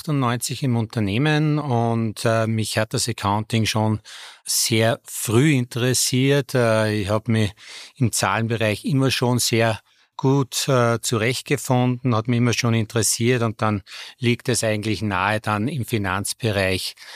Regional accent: Vöcklabruck, Upper Austria, Austria; Ich habe in meinem Heimatort Vöcklabruck die Handelsakademie besucht.

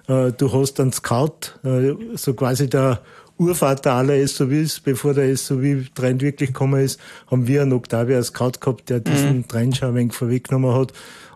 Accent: Upper Austria, Austria; als Oberösterreicher

